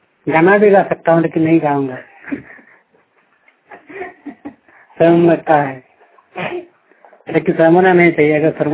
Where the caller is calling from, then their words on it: Bokaro, Jharkhand, India; बोकारो से बोल रहा हूँ। हमारे गांव में सरहुल धूमधाम से मनाया जा रहा है क्योंकि ये हमारा परंपरा धर्म है।